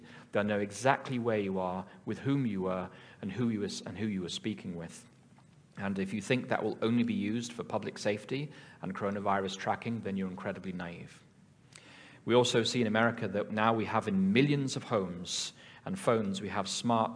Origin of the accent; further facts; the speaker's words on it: England, United Kingdom; I come from England, and the government, the National Health Service, has been rolling out a track and trace app.